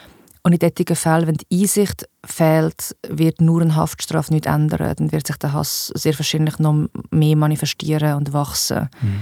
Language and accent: German; Switzerland; Bei uns in der Schweiz ist alles immer langsamer und schwerer durch den Föderalismus, das ist so.